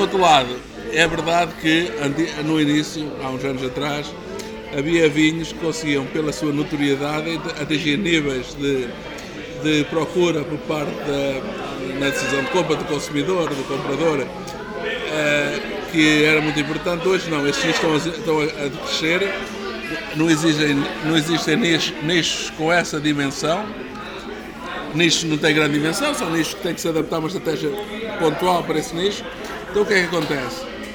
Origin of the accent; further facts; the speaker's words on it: Centro, Portugal; Eu sou natural de Fiscal, considerado de Barro, da região Bairradina